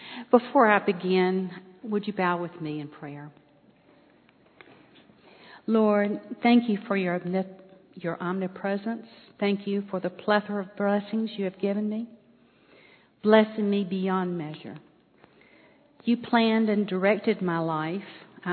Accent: Charlotte, North Carolina, United States; born there; Now, I was born in Charlotte.

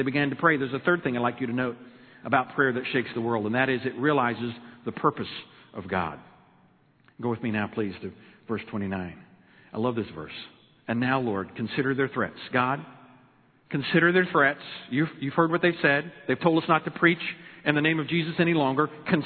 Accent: Illinois, United States; I'm from Illinois, but the St. Louis region.

